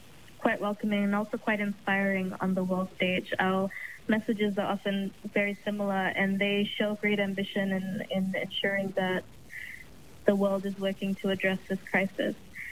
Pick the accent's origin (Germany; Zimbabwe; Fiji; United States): Fiji; Suva, Central Division; I'm from Suva, Fiji.